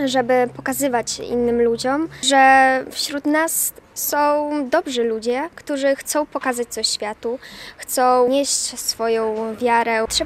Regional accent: Biała Podlaska, Lublin Voivodeship, Poland; Przyjechałam z Białej Podlaskiej, żeby rozwinąć i pogłębić swoją wiarę.

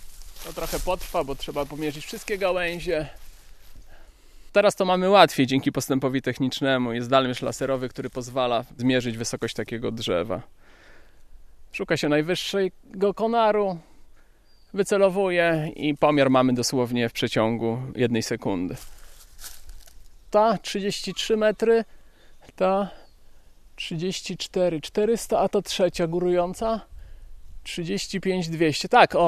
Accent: Lublin, Lublin Voivodeship, Poland; Miałem wtedy 14 lat, 83 rok, byłem uczniem 8 klasy szkoły podstawowej. Przyjechałem z Lublina do babci, wybrałem się do lasu.

